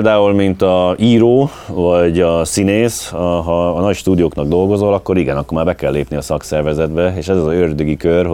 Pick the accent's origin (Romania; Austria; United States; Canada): United States; born or raised there; now in Hungary